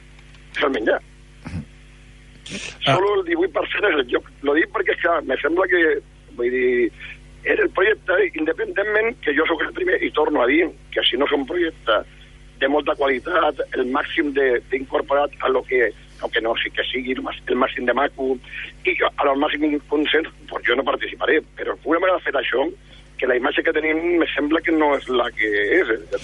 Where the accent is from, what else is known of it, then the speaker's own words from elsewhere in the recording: Barcelona, Catalonia, Spain; home, soc de Barcelona, soc català